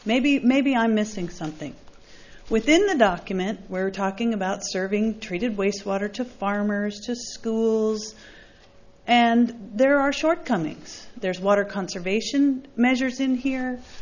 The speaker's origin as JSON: {"language": "English", "town": "Los Osos", "region": "California", "country": "United States", "said": "from Los Osos."}